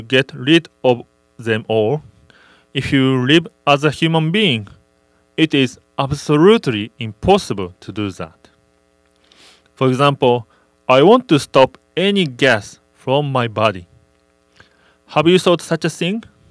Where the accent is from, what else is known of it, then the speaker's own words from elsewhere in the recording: Japan; English is a second language; now in Hawaii, United States; a minister of Hirobetsu. Actually, last year I came to Hawaii from Japan.